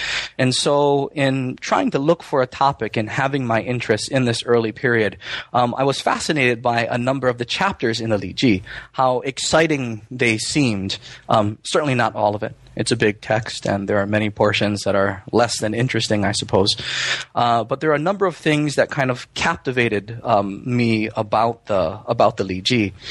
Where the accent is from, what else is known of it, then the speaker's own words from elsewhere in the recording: Hawaii, United States; of course, is a Chinese surname, and I grew up in Hawaii.